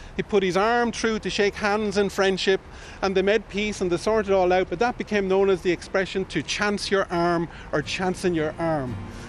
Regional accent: Kilkenny, Leinster, Ireland; Well, I think growing up in Kilkenny, you couldn't but fall in love with history.

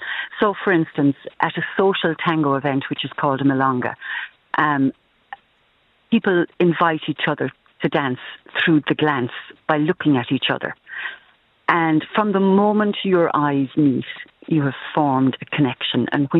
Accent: Rathmore, Munster, Ireland; Yes, I'm from County Kerry originally, a village called Rathmore, and it's in the middle of Slieve Lucre. So there would always have been a tradition of music and dance in my own home.

